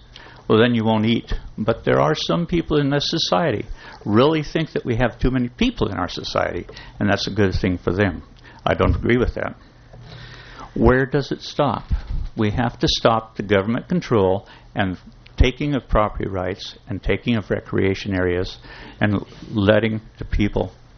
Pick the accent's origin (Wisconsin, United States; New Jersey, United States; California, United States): California, United States; Atascadero; I'm from Atascadero, and I enjoy your city very much.